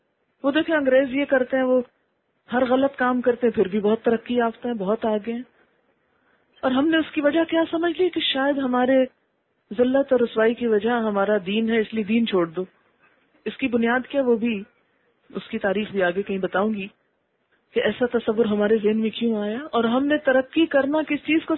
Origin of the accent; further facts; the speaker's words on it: Pakistan; جیسے ہم پاکستانی ہیں، پاکستان ہمارا وطن ہے، ہمیں پاکستان آنے سے کوئی چیز روک نہیں سکتی، یہاں رہنے سے کوئی چیز روک نہیں سکتی